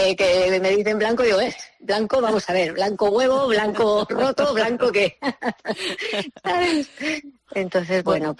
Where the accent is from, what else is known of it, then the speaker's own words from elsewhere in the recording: Segovia, Castile and León, Spain; de Granada me vuelvo otra vez a Segovia a pasar las vacaciones con mi pareja, con mi chico, con mi tierra, con mi pueblo, con mi...